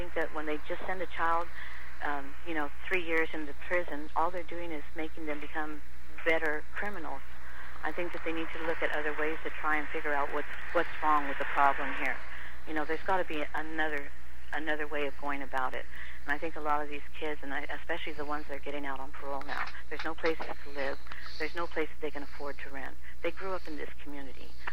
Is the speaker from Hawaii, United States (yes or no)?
no; Stockton, California, United States; I was brought up in Northern California, in a little place called Stockton.